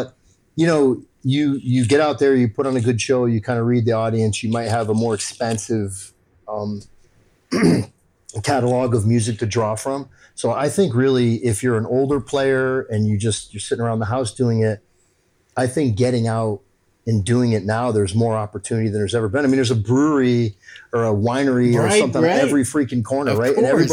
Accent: East Coast, United States; I'm from the East Coast.

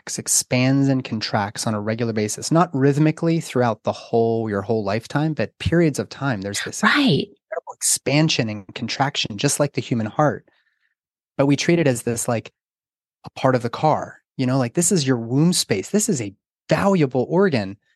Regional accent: Pittsburgh, Pennsylvania, United States; I grew up in Pittsburgh.

